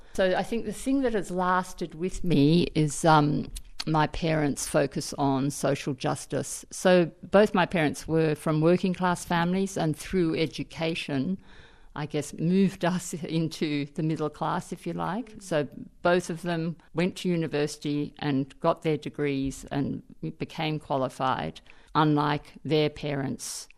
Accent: Katoomba, New South Wales, Australia; also born or lived in Sydney; I was born in Sydney, but my family didn't live there. They lived in Katoomba. It's a small town in the Blue Mountains. So I was taken back there and spent my first 7 years in the Blue Mountains. And I regard that as my home country

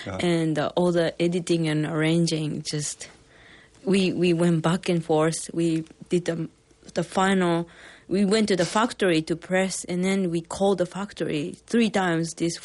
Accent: Japan; I came from Japan

